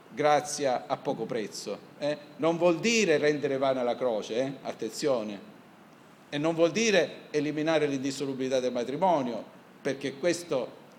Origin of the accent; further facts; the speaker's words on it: Lecce, Apulia, Italy; io quando ero molto più giovane, sono di Lecce